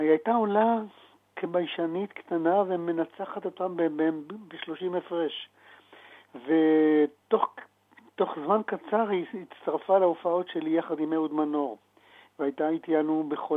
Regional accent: Mishmarot, Haifa District, Israel; born there; אני נולדתי בקיבוץ משמרות, זה בערך 5 קילומטרים אוויריים אחד מהשני

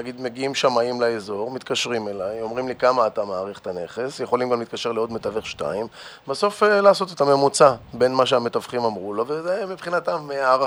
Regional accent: Tel Aviv, Tel Aviv District, Israel; אני גדלתי בשכונות הצפוניות של תל אביב, שם אני היום עובד, שם אני מכיר את השטח

